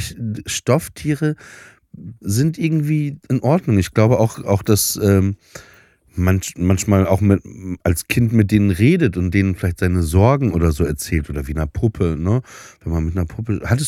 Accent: Papenburg, Lower Saxony, Germany; Also nach Papenburg ins Emsland, wo ich aufgewachsen bin.

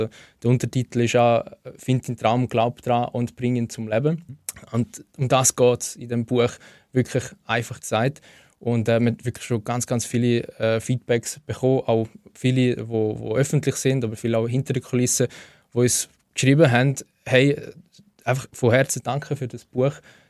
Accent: Schleitheim, Schaffhausen, Switzerland; ich bin in Schlaitheim aufgewachsen.

